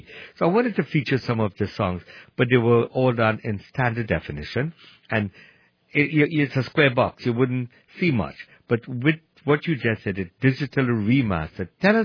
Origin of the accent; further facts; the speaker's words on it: Trinidad & Tobago; I'm from Trinidad, the Caribbean, and we have many, many movie houses.